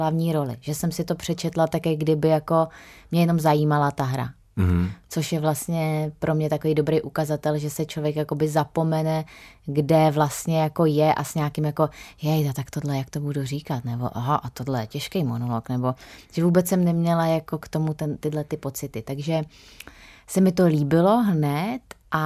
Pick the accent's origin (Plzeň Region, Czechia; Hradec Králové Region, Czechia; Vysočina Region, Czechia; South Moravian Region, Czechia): South Moravian Region, Czechia; Moravský Krumlov; Protože já pocházím z maloměsta, z Jižní Moravy.